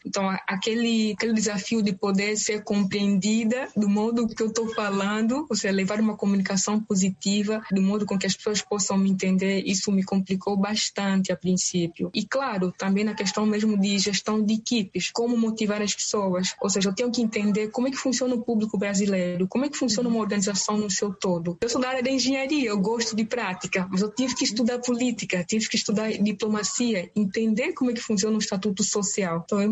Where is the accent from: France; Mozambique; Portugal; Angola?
Angola; Cabinda; moved away as an adult; now in Brazil; Eu sou angolana, sou da província de Cabinda. Cresci lá, nasci lá.